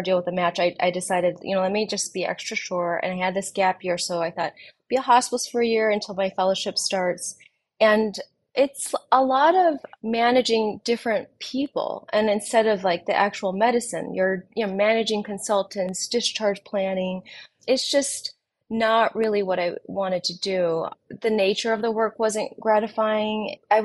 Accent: Michigan, United States; So a little bit about myself. I grew up in Michigan. I spent probably 8 years in Ann Arbor, Michigan, doing my undergrad and med school there.

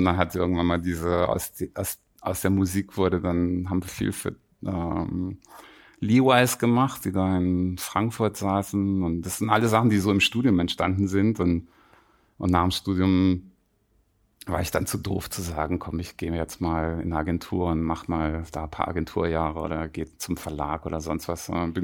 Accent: Geneva, Switzerland; ich bin halt in Genf groß geworden als Kind.

